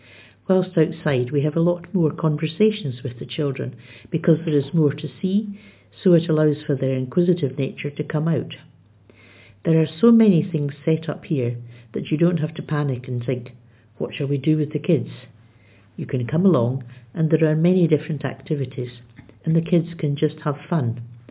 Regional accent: Horwich, North West England, United Kingdom; I grew up in Horwich and used to come here all the time when it was Animal World with the butterfly house.

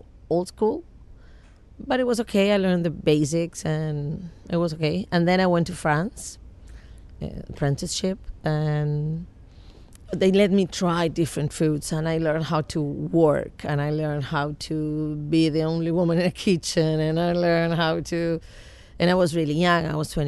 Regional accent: Argentina; I'm from Argentina. I cook.

